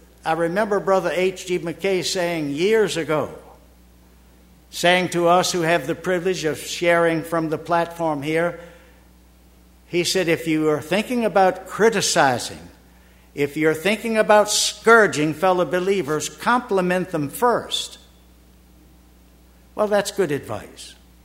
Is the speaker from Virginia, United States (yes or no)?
yes; Richmond, Virginia, United States; I heard it that day at Grace Gospel Chapel in Richmond, Virginia now, my hometown.